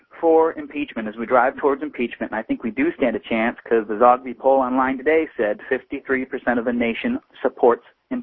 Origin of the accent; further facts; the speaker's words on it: Flint, Michigan, United States; now in Los Angeles, United States; I haven't been back in Detroit in 20 years. I was raised in Flint.